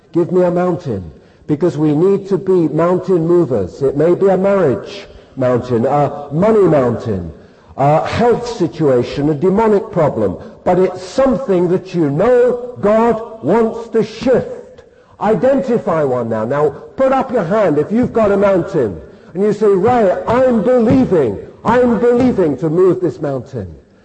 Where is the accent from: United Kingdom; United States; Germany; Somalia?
United Kingdom; Jenny and I are somewhat ashamed of being British.